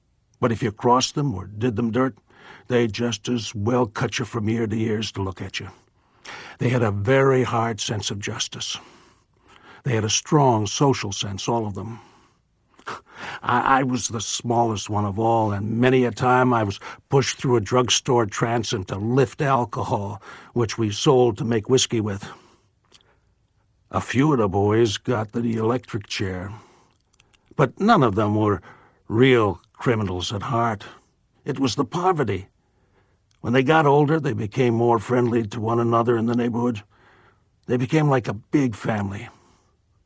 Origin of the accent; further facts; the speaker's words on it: Newark, New Jersey, United States; born there; I was born in Newark in 1898. The Third Ward at that time was a Jewish and Polish neighborhood. We lived in three rooms, a family of four.